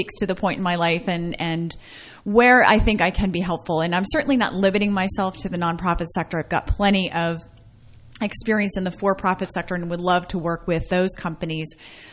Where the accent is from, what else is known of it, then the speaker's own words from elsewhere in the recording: Pennsylvania, United States; oh, yes. I'm from central Pennsylvania.